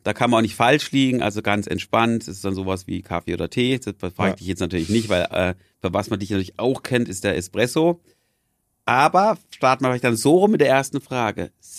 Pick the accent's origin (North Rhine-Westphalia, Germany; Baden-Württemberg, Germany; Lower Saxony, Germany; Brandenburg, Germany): Baden-Württemberg, Germany; Freiburg; wir kommen beide aus Freiburg, sind beide auch unserer Heimat hier wirklich sehr verbunden.